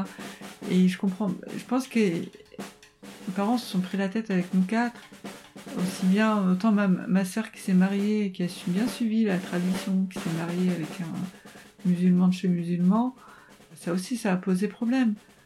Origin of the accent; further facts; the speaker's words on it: France; born there; moi, ma culture, c'est la France. Je suis née en France et j'ai... voilà, je parle mieux français qu'arabe. Je ne parle pas arabe.